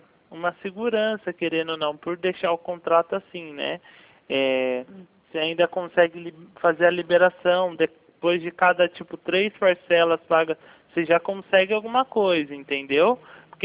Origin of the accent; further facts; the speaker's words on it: Bragança Paulista, São Paulo, Brazil; Eu sou aqui de Bragança Paulista, Elisângela.